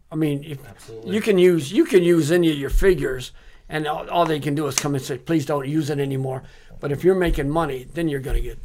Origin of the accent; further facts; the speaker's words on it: Dearborn, Michigan, United States; I grew up in Dearborn, and Dearborn was kind of like, like baked bread, I guess. You didn't venture out of Dearborn.